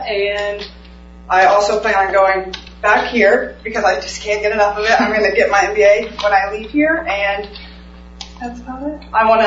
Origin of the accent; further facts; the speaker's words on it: Indiana, United States; I'm from southern Indiana, so it's like 2 hours away from here, right across the bridge from Louisville, Kentucky.